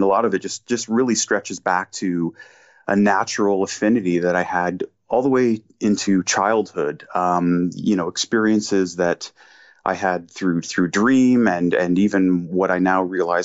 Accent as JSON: {"language": "English", "country": "Canada", "said": "Well, I'm a Canadian author."}